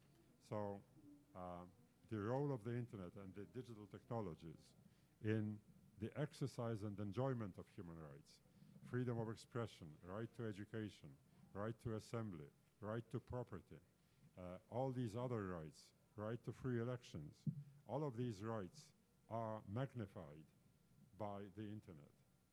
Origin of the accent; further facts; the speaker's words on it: Poland; I come from Poland, so cyberspace in my mind is identified with Siberia.